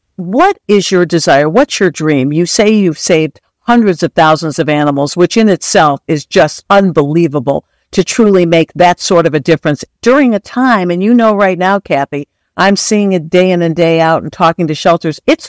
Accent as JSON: {"language": "English", "region": "Michigan", "country": "United States", "tie": "born or raised there", "said": "And that's my hometown. I'm a Michigan girl, too."}